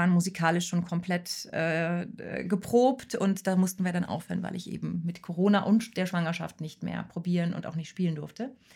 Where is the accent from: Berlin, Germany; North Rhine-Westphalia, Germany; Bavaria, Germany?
North Rhine-Westphalia, Germany; Cologne; Als Kind, als Kölner Kind, fährt man natürlich oft den Rhein runter und fährt zum Drachenfels.